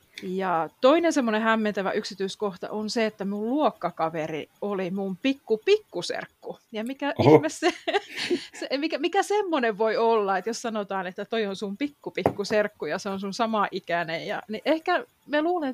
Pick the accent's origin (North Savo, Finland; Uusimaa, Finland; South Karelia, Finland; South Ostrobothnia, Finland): South Karelia, Finland; Imatra; Mä oon 16-vuotiaana aloittanut tai lähtenyt silloin mukaan silloisessa kotikaupungissani Imatralla.